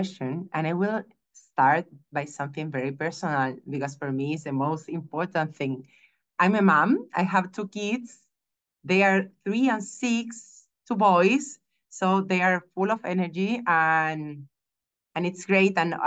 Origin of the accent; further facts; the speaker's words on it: Santiago, Santiago Metropolitan Region, Chile; I grew up here in Chile, in Santiago, in the capital. Chile is a little country